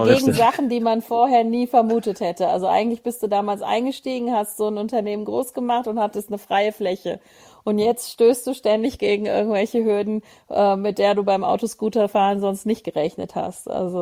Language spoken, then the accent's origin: German; Moers, North Rhine-Westphalia, Germany; und ich bin ja in Moers groß geworden und zur Schule gegangen